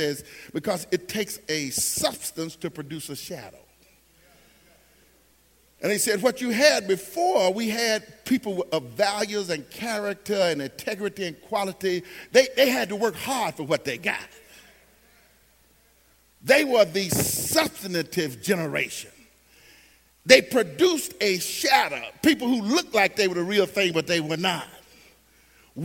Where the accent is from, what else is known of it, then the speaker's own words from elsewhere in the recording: Pine Bluff, Arkansas, United States; But I was from Pine Bluff. So by the time we moved to Pine Bluff